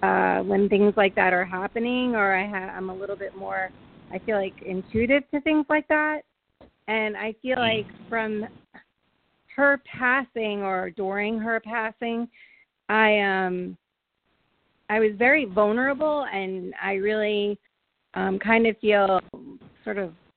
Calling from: Ponte Vedra Beach, Florida, United States; from Ponte Vedra Beach, Florida.

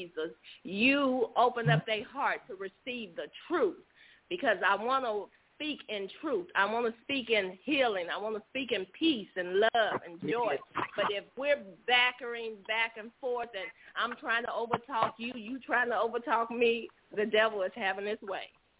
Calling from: Park Forest, Illinois, United States; I'm calling from Park Forest

